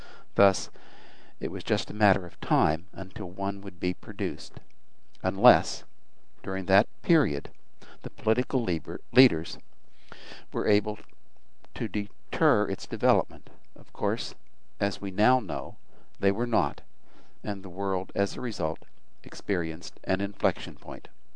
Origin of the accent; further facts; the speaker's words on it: Altoona, Pennsylvania, United States; It was in 1954 and 1955 at the junior college in my hometown in Altoona, Pennsylvania.